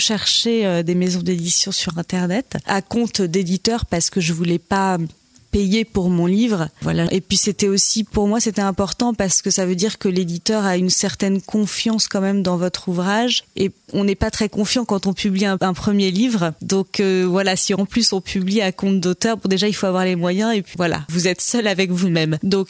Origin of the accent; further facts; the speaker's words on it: La Perrière, Normandy, France; J'ai grandi à La Perrière, dans le Perche, dans l'Orne.